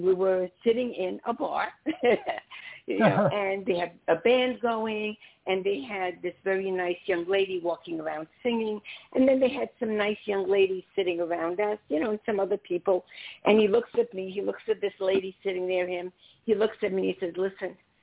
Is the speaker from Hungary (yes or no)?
yes; Budapest, Hungary; Like, I'm from Hungary. I'm from Budapest.